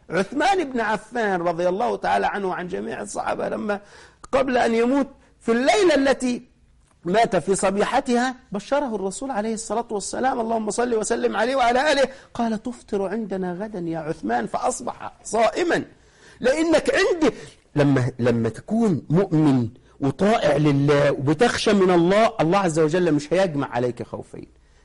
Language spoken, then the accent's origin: Arabic; Egypt; للأسف كثير من المقابر عندنا في مصر ليست على السنة